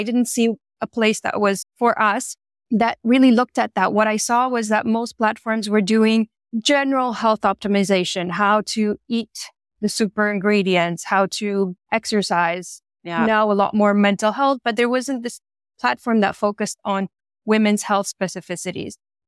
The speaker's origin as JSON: {"language": "English", "country": "Canada", "also_born_or_lived": "France", "moved": "as an adult", "said": "I'm Canadian, but I've moved out of Canada a long time ago after school. I moved to France. I was working there for 6 years. And I've been in Asia for about 13 years now."}